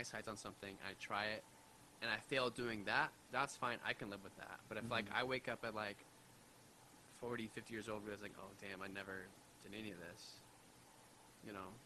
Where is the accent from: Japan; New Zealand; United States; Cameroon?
Japan; So I grew up in Japan